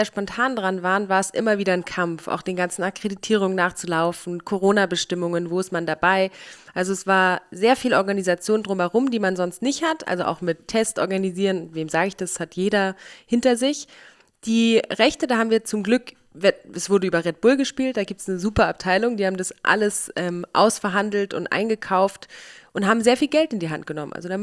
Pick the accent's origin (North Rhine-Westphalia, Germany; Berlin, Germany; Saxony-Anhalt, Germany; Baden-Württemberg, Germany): Berlin, Germany; now in Austria; Ich komme aus Berlin, wohne aber schon über 10 Jahre in Österreich und bin leidenschaftliche Wintersportlerin.